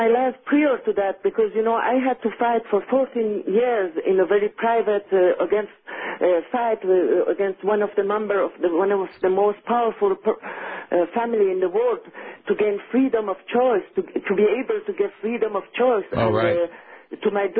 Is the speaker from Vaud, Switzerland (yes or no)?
yes; Lausanne, Vaud, Switzerland; My mother was from Persia, but my father is Swiss, and I was born in Lausanne, Switzerland, and I lived always in Switzerland.